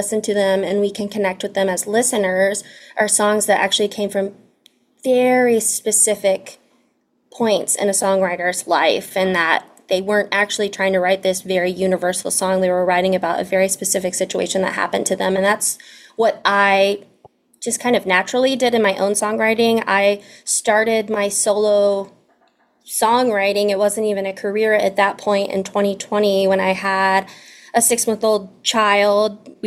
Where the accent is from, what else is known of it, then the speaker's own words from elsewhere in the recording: Virginia, United States; also born or lived in Guam; I was born in Guam, but I was raised in Virginia. And so I have kind of gone back and forth with my identity.